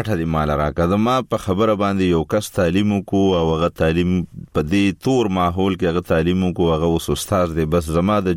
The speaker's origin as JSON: {"language": "Pashto", "region": "Khyber Pakhtunkhwa", "country": "Pakistan", "tie": "born or raised there", "said": "نو زه د وزیرستان په دی خسته خسته بوونو کړه لوي شوی ما او دغلته مرګری یاران دوستان مې دي"}